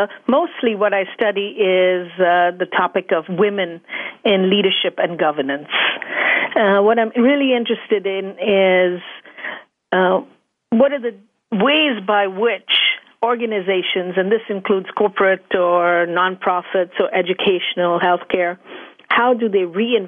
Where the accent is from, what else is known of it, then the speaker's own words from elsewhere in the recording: Mumbai, Maharashtra, India; moved away as an adult; I grew up in Mumbai, India, which I know as Bombay before the name change. And I lived there for about 23 years.